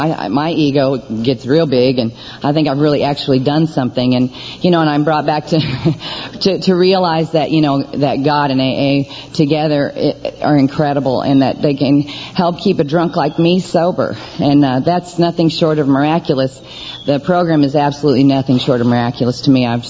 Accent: Oklahoma City, Oklahoma, United States; born there; So I was born in Oklahoma. And I was born in Oklahoma City

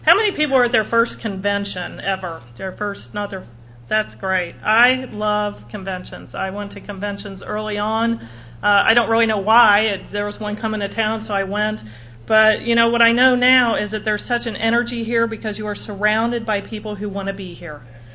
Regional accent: Oxford, Ohio, United States; I grew up in Oxford, Ohio, where that's Miami of Ohio.

